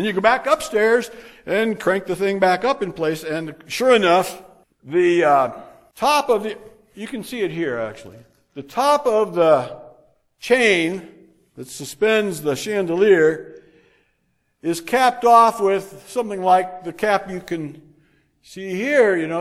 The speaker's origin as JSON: {"language": "English", "town": "Columbus Grove", "region": "Ohio", "country": "United States", "tie": "born or raised there", "said": "when I was the church custodian of the small congregation, small church in my hometown in Columbus Grove, Ohio."}